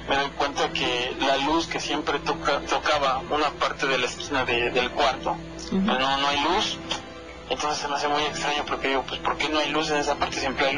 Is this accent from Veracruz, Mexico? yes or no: yes; Orizaba, Veracruz, Mexico; ya me he comunicado varias veces y soy de Orizaba, Veracruz.